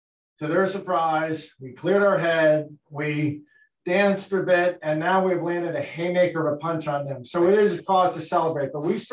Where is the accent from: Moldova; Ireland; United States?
Ireland; I like to compare it to, being Irish, I probably use barroom brawls